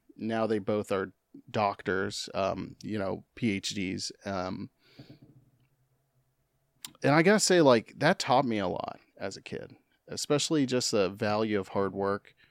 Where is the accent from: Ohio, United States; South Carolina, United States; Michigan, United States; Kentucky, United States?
Kentucky, United States; also born or lived in Florida; I was born in Florida, Central Florida, and then raised in Kentucky, outside Louisville.